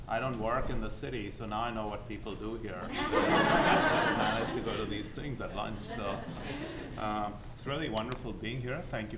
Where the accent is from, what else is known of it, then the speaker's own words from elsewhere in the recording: India; growing up in India, you can't help but be exposed to these stories.